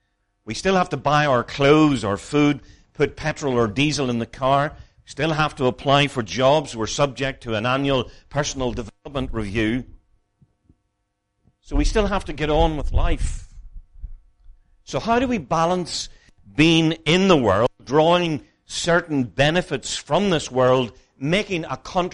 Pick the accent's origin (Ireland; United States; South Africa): Ireland; now in England, United Kingdom; I'm a foreigner from Ireland